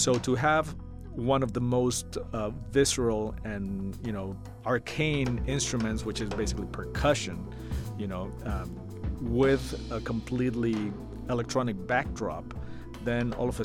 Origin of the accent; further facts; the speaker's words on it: Mexico City, Mexico; moved away as an adult; now in United States; Well, I'm from Mexico City. You know, I was born and raised there. I moved to the States when I was 21. So, you know, I feel Mexican first. I've been in the States for almost 25 years now. So, and I became an American citizen last year.